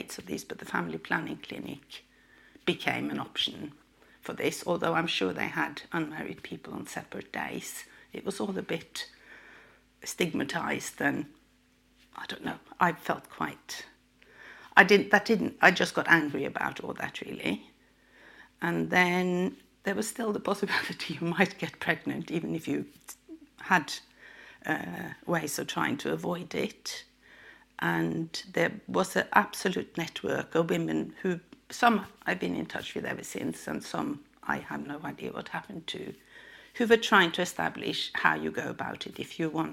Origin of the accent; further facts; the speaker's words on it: Norway; moved away as an adult; now in Cardiff, United Kingdom; Okay, so I'm from Norway. I came to Cardiff to go to university back in 1966 and have lived here ever since.